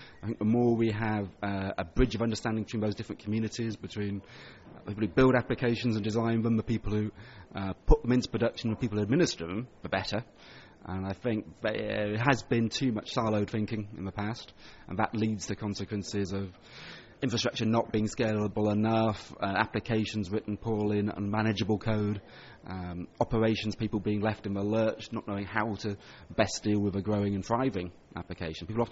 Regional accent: Manchester, North West England, United Kingdom; moved away as an adult; I'm Chief Technology Officer at Avanade in the UK. I'm from Manchester in the UK originally. I lived in the south for many years now.

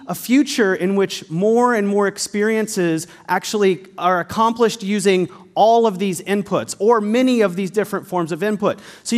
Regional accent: Redmond, Washington, United States; I'm here from Seattle, actually from Redmond, Washington, and I work at Microsoft on the Kinect for Windows team.

